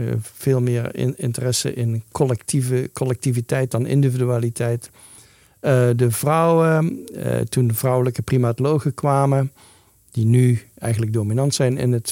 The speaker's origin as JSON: {"language": "Dutch", "country": "Netherlands", "said": "Ik ben een Nederlander, dus ik kijk op een andere manier, denk ik, naar dit soort zaken."}